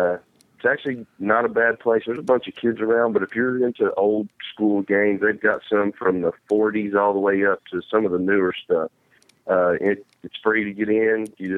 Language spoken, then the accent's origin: English; Texas, United States; now in Las Vegas, United States; I've been in Vegas since January 30th. I'm from Texas.